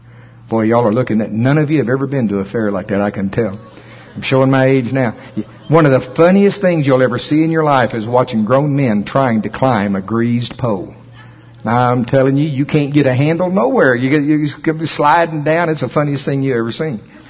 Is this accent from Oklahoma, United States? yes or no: yes; Shawnee, Oklahoma, United States; I grew up in Shawnee, Oklahoma, and we go to the fair.